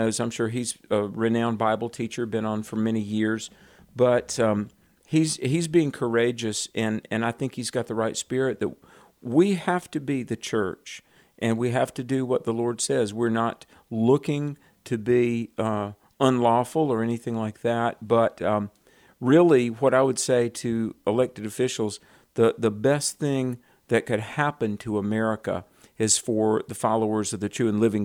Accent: North Carolina, United States; I mean, even in my home state of North Carolina, I mean, there were so many conflicting messages.

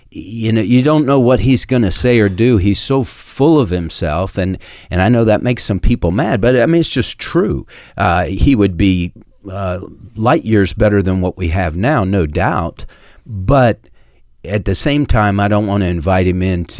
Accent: Los Altos, California, United States; I grew up in Los Altos

